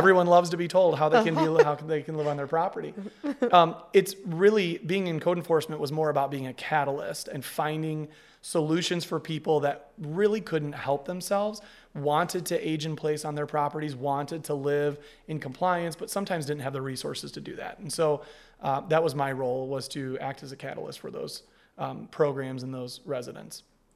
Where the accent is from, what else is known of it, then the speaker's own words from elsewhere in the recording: Toledo, Ohio, United States; Obviously, I'm from Toledo. I wanted to be closer to my family, so coming back home was really important to me.